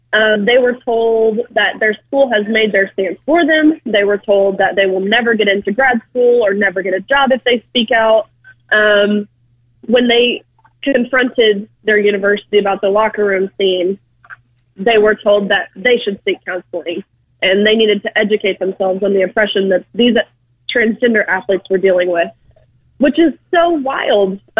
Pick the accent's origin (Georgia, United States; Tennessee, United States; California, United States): Tennessee, United States; You know, I'm actually from Tennessee, and so I feel like the state was kind of my safe bubble.